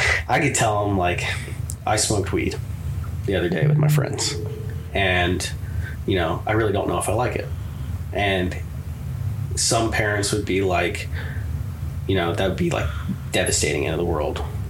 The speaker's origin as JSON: {"language": "English", "town": "Bryce", "region": "Ohio", "country": "United States", "tie": "born or raised there", "said": "Well, I grew up in Bryce, Ohio, small village of Bryce."}